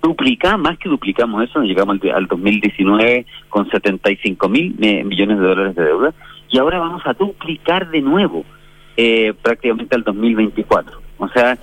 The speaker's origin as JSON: {"language": "Spanish", "country": "Chile", "said": "como chilenos"}